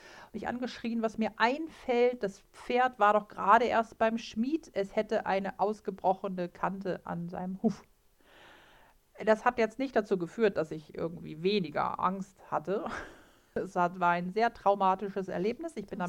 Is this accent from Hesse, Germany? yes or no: no; Bleckede, Lower Saxony, Germany; Scharnebeek ist von meinem Heimatort Blickede so was bei halbe Stunde Autofahrt entfernt